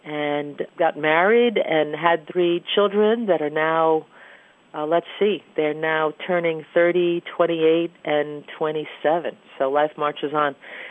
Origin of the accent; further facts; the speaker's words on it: Brooklyn, New York, United States; born there; I was born in Brooklyn in 1957.